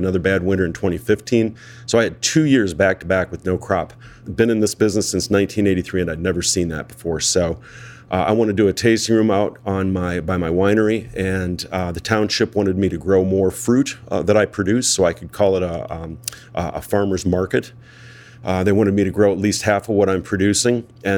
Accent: South Bend, Indiana, United States; And I grew up in South Bend. My wife's from Lansing.

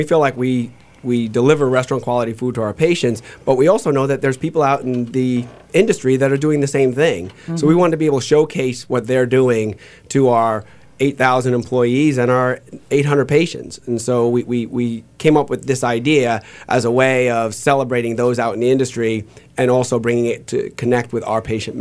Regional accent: Brooklyn, New York, United States; Brooklyn.

